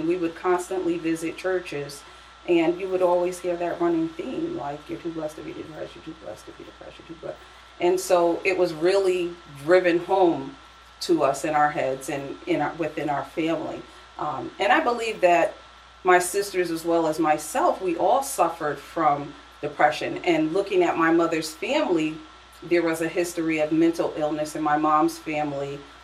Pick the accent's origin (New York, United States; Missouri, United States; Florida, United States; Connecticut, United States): Connecticut, United States; West Haven; I am from Connecticut. I grew up in West Haven.